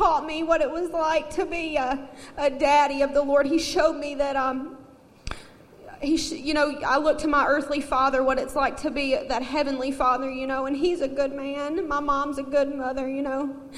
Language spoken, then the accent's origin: English; Mississippi, United States; now in Michigan, United States; I'm 26 years old, and as you can tell, I'm not from Michigan. I'm from Mississippi.